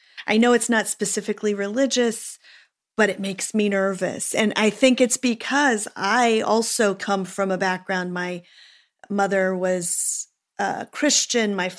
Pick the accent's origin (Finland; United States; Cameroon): United States; Oklahoma; I grew up in Oklahoma, the buckle of the Bible Belt